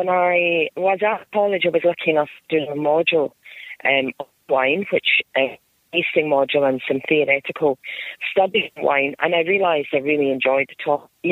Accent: Scotland, United Kingdom; Yes, I was born in Scotland, and my parents are Scottish. I was brought up in Scotland

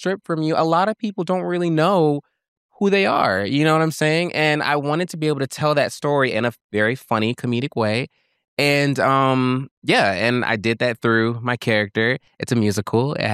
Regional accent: Fairfax, Virginia, United States; born there; now in Atlanta, United States; I wasn't born in Atlanta. I was born in Virginia.

